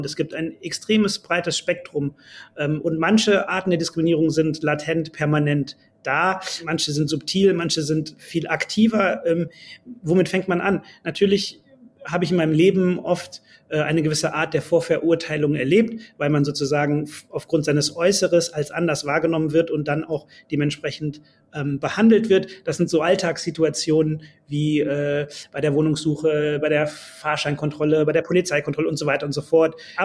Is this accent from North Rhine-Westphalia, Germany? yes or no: yes; Bonn, North Rhine-Westphalia, Germany; born there; ich bin ja, wie gesagt, in Bonn geboren. Mein Vater kam aus Nigeria nach Deutschland, meine Mutter aus Frankreich, die haben sich hier getroffen. Natürlich bin ich made in Germany